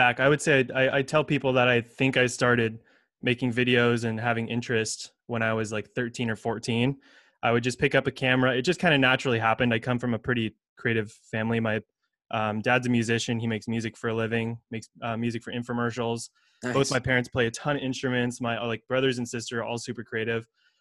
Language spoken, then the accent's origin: English; California, United States; now in Chico, United States; I'm from the Bay Area, but I went to school in Chico and graduated, and now I'm living and working here, kind of based here. My family's from the East Bay though, so I'm always back and forth.